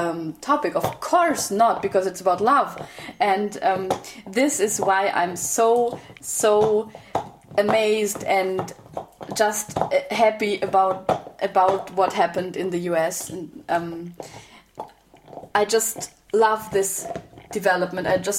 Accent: Germany; English is a second language; Because I'm from Germany

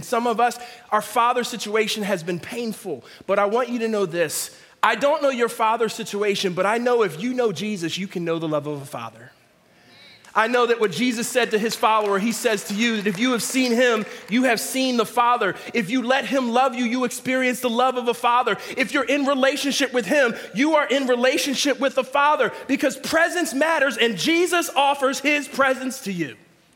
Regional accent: Philadelphia, Pennsylvania, United States; but hey, I'm originally from Philly

